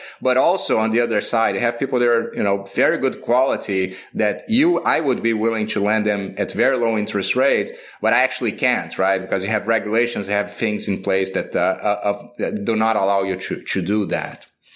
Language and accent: English; Brazil; I lived in Brazil. So I grew up in Brazil, in my early days.